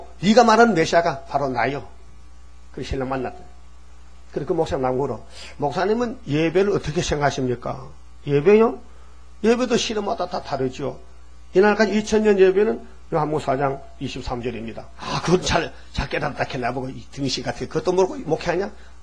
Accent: Uiseong, North Gyeongsang, South Korea; 나는 연고지가 의성입니다. 거기서 태어나 살았기 때문에.

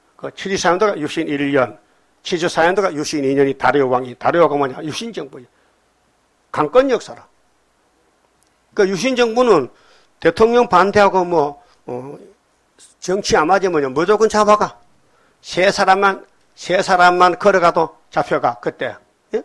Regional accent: Gyeongsang, South Korea; 난 경상도 고향이라니까요.

